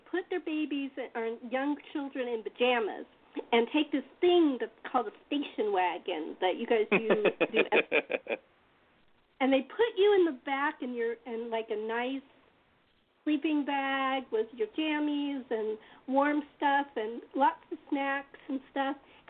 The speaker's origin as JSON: {"language": "English", "region": "California", "country": "United States", "tie": "born or raised there", "said": "I was brought up in California, and there was drive-in food places like A&W"}